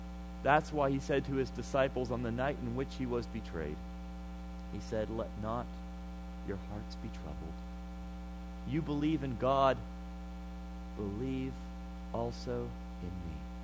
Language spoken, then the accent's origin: English; Senegal; Growing up in Senegal, they had this terrible game that they used to play called folion.